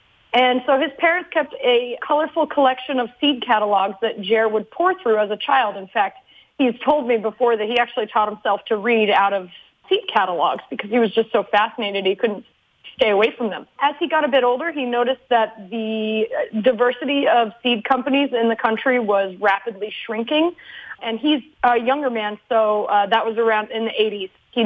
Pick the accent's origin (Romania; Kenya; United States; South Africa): United States; New England; I was getting a little nostalgic because I'm a northerner. I'm from New England originally, so I was missing, you know, the white stuff.